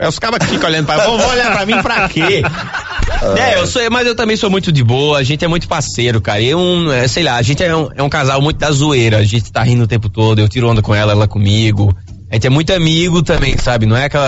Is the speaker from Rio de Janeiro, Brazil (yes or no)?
no; Campina Grande, Paraíba, Brazil; A gente tá pro Campina Grande, minha terra.